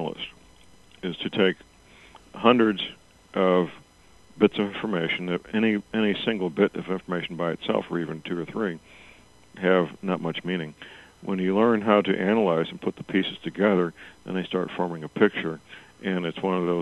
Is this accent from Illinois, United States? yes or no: no; St. Louis, Missouri, United States; One near my hometown, St. Louis, was one of those.